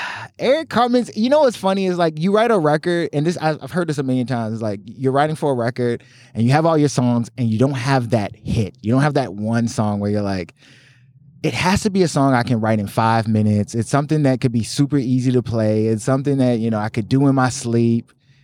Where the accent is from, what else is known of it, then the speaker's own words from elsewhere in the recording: Virginia, United States; Like I said, I'm originally from Virginia. I went to college in Virginia Beach.